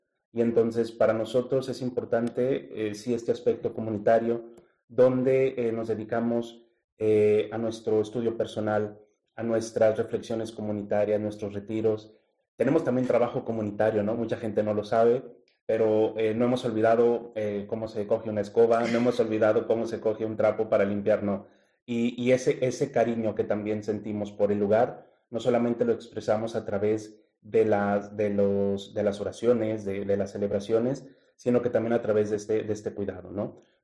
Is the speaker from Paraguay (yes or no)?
no; Mexico; en la zona de Latinoamérica, de donde yo vengo, de México